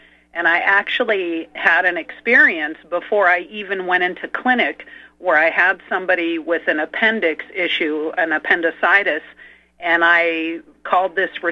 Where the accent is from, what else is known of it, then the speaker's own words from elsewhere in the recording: San Francisco, California, United States; born there; No, Kelso, I was born in San Francisco